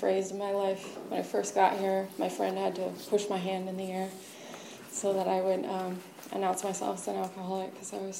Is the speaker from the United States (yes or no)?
yes; Petaluma, California, United States; I'm from Sonoma County. I'm from Petaluma. I'm an only child.